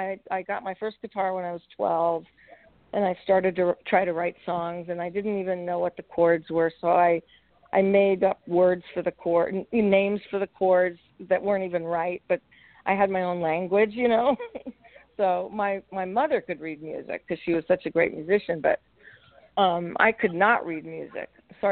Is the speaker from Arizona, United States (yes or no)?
no; Palisades, New York, United States; from where I grew up in Palisades, New York, you know. So little, you know, kind of a sleepy little town outside of New York City